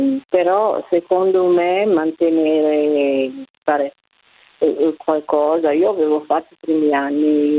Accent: Milan, Lombardy, Italy; sono milanese. Sono pensionata, ho 74 anni, quasi 75

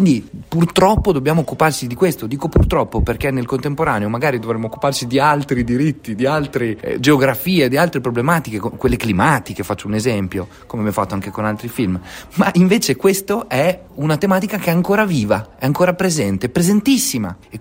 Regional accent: Emilia-Romagna, Italy; lui è salentino, io sono emiliano

